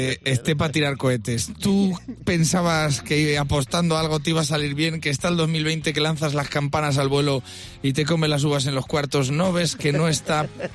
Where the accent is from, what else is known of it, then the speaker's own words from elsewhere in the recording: Spain; ya sabes cómo somos los españoles